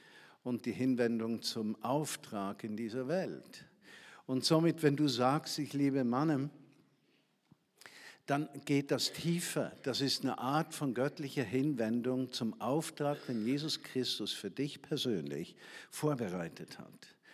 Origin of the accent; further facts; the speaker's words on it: Bern, Switzerland; Als Schweizer, als Berner.